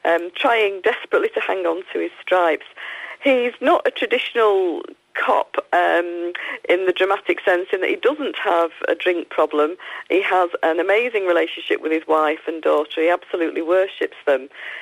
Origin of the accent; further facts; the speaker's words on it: Salford, North West England, United Kingdom; Well, I was born in Salford and grew up there. My family members are still there.